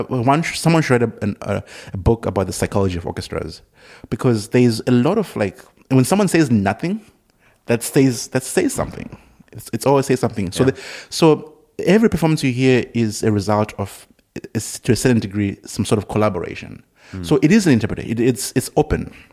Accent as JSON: {"language": "English", "country": "Zimbabwe", "said": "I'm from Zimbabwe, I know, but you can't."}